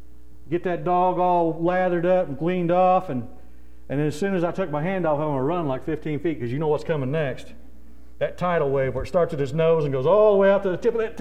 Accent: Missouri, United States; Well, I'm from Missouri Hillbilly area. You know, our dogs run free.

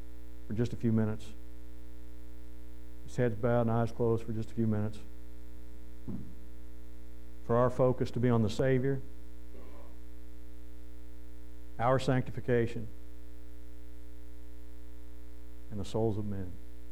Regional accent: United States; We just don't take things seriously. I mean, we're American. We got rights.

